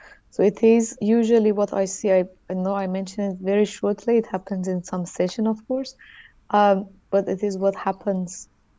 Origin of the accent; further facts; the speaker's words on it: Iran; born there; English is a second language; originally Iranian. It's a very difficult question, actually, when they ask, where are you coming from? So I say I was born in Iran